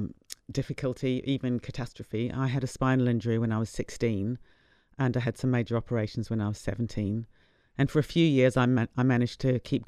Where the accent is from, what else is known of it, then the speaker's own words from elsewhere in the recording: Wellington, New Zealand; moved away as an adult; now in United Kingdom; Yeah, I'm a Kiwi girl. I was born in Wellington in 1959, and then I left when I was 30. To move to the UK to live in a Buddhist retreat centre for women.